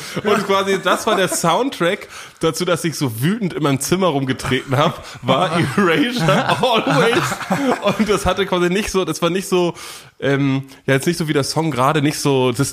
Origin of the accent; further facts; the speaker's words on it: Northern Germany, Germany; ich bin ja aus der Kleinstadt aus Norddeutschland